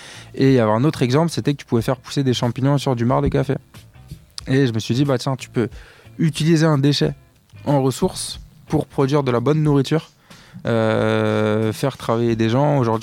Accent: Paris, Île-de-France, France; born there; Après moi je suis né à Paris.

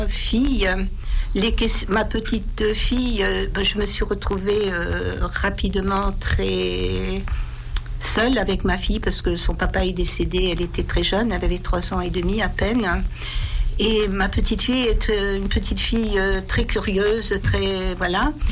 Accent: Occitanie, France; t'as un petit accent, j'étais du Gers, ah, t'as un petit accent

